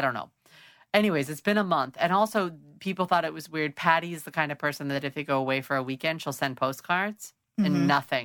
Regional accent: Germany; accent: German; Because of my accent? Because of the German accent?

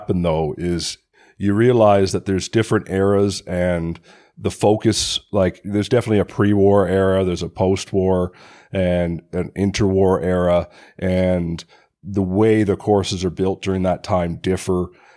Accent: Canada; You know, being Canadian, we've got Stanley Thompson.

